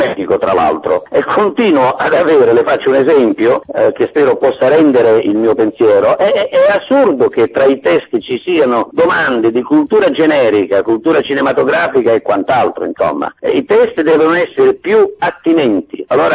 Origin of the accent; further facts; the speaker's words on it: Apulia, Italy; Io sono un pugliese